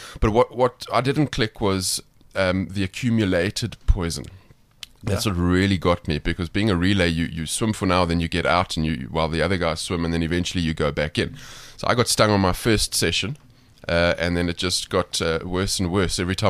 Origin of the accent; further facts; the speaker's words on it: Cape Town, Western Cape, South Africa; I'm from Cape Town.